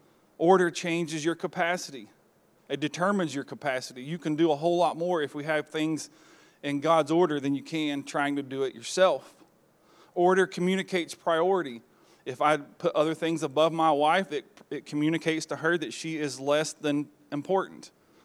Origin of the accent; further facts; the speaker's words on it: the South, United States; You don't speak King James English. We're from the South. We speak slowly and maybe mush our words together.